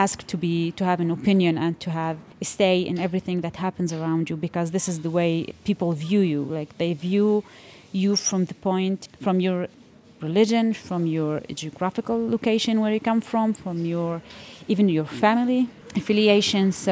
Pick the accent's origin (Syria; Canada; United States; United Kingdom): Syria; Golan Heights; I'm a local from the Golan Heights. I speak to you today as simply as just someone from this community